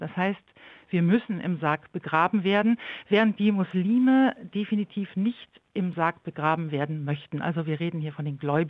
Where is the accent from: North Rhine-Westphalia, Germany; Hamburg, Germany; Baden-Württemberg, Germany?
Hamburg, Germany; born there; now in Augsburg, Germany; Ich würde sagen, ich bin geboren in Hamburg und bin immer noch sehr gerne dort. Aber mal seit über 20 Jahren bin ich jetzt in Süddeutschland und hier schon sehr heimisch geworden.